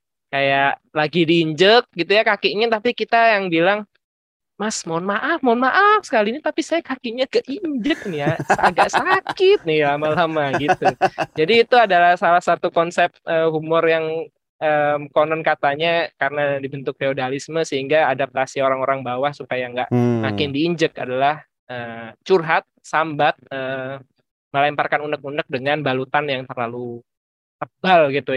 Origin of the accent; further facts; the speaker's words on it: Indonesia; Saya dari Indonesia